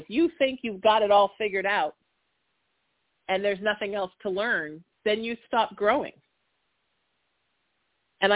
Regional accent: Huntington Beach, California, United States; my retirement plan is to open a spiritual center in the San Fernando Valley and one in my hometown of Huntington Beach and turn them both into churches, crystal shop, teaching space, and move back and forth.

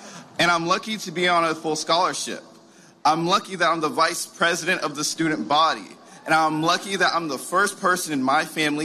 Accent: Orlando, Florida, United States; I was born and raised in Orlando, and I grew up right here in the Paramore neighborhood with a single mother and four siblings.

